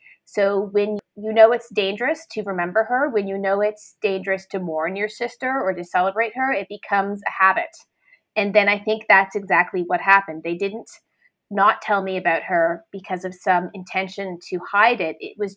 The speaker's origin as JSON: {"language": "English", "country": "Canada", "tie": "born or raised there", "said": "I grew up in Canada. As much as I'm Ethiopian, I'm also Canadian. And as a member of the diaspora"}